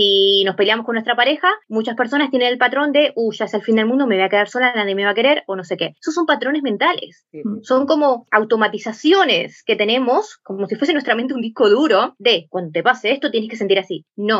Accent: Argentina; moved away; Yo me crié en Argentina.

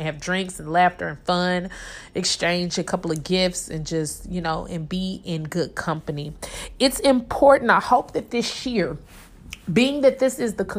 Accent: Kansas City, Missouri, United States; I'm from Kansas City, Missouri. All of my family is from Kansas City, Missouri, for the most part

